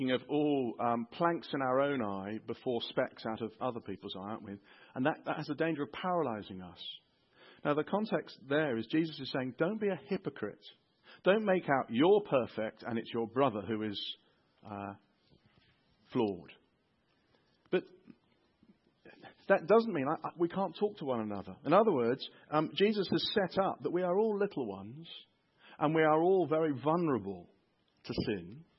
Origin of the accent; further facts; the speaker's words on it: United Kingdom; Don't mention the sin in one another's lives, because we are British.